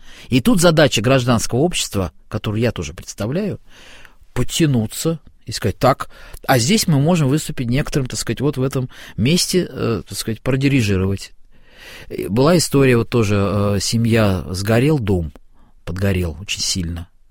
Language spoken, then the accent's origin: Russian; Ryazan, Ryazan Oblast, Russia; В Рязани, опять же, откуда я родом.